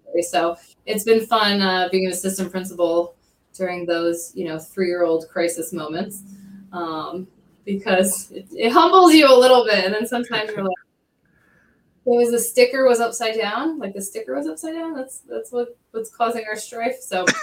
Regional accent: Bethel, New York, United States; So, you know, growing up, I grew up in Bethel, which is in the Monticello District. And, you know, it's funny coming back as, you know, an educator. I went through school here

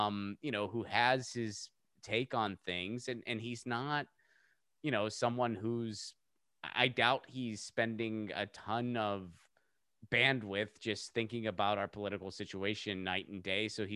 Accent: Pittsburgh, Pennsylvania, United States; I grew up in Pittsburgh. So that was, okay. That was one of the closer beaches to us.

